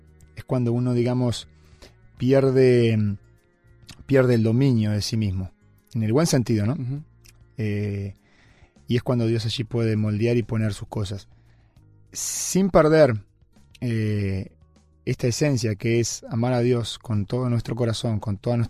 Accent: Uruguay; Me gustaría vivir en Uruguay, como buen uruguayo, ¿está?

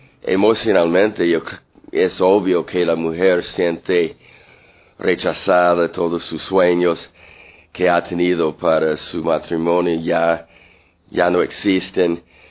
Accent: Canada; also born or lived in United States; now in Costa Rica; Yo nací en los Estados Unidos, yo crecí en Canadá. Culturalmente soy más canadiense.

